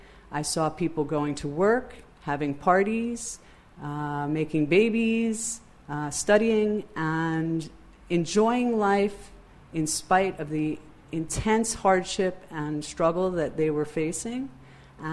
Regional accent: New York, United States; I grew up in New York, born and bred.

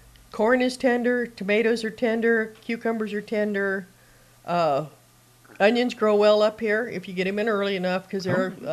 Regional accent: Idaho, United States; My husband's from Oklahoma. He loves okra. I'm from Idaho. I love okra.

